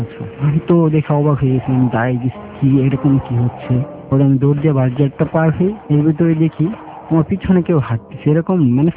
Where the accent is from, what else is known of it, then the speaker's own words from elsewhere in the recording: Mymensingh, Mymensingh Division, Bangladesh; আমার গ্রামের বাড়ি ময়মনসিংহে।